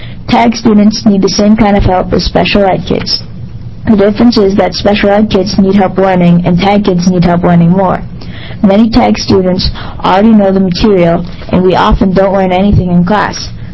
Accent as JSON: {"language": "English", "town": "Gobich", "region": "Oregon", "country": "United States", "said": "from Gobich, Oregon, and I'm representing myself and my friends Jerry Boyce and Mocha Gaisley."}